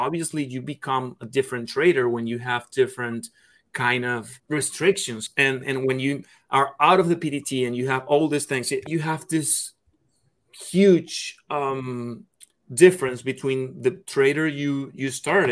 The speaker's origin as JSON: {"language": "English", "town": "Caracas", "region": "Capital District", "country": "Venezuela", "said": "Well, actually, I was in Venezuela. I'm from Caracas, Venezuela."}